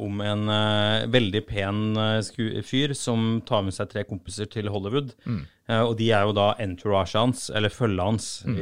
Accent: Arendal, Agder, Norway; jeg har vokst opp I Arendal

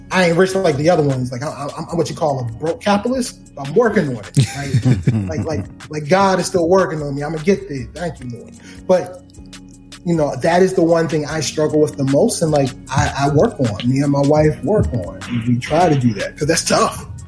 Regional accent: Baltimore, Maryland, United States; build the next great firm and do it from Baltimore. It's my hometown.

